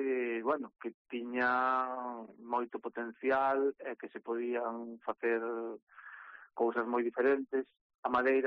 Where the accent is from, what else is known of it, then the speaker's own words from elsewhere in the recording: Ribeira, Galicia, Spain; eu estaba moito tempo fora da casa, e queríame establecer un pouquiño aquí, non? Na miña terra, en Ribeira.